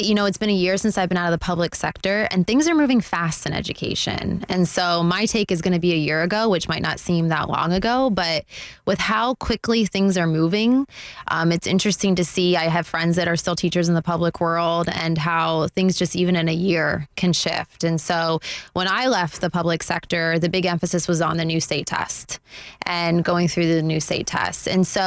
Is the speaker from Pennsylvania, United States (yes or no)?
yes; Pennsylvania, United States; now in Florida, United States; I came from Pennsylvania where your school district was your local town, you know, within those lines. And here in Florida, it's a county.